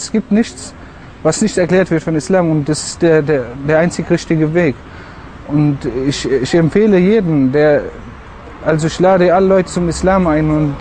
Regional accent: Spain; now in Germany; ich stamme ursprünglich aus Spanien, bin jetzt Alhamdulillah 8 Jahre im Islam

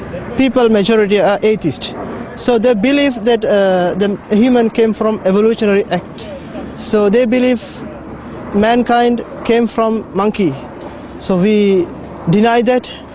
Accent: Sri Lanka; from Sri Lanka.

